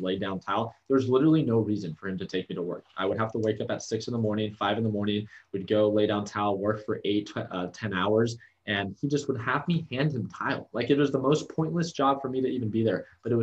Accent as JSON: {"language": "English", "region": "California", "country": "United States", "said": "I'm from California. I moved to Arizona to attend ASU Poly."}